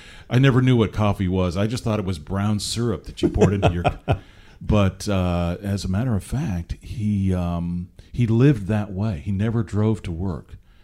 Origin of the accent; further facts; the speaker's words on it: Seattle, Washington, United States; So growing up in Seattle, I remember him taking me as a kid down to the coast there, Washington State, right?